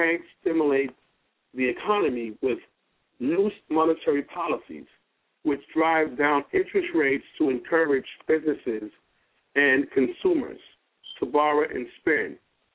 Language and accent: English; Bronx, New York, United States; me growing up in the Bronx region